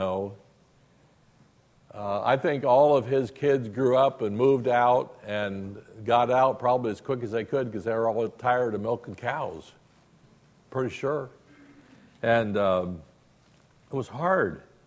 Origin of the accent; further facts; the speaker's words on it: Ohio, United States; when I grew up in Southern Ohio, we didn't play soccer.